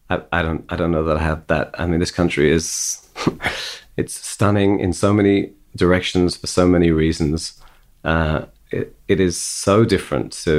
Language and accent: English; London, United Kingdom; now in Israel; I grew up in London.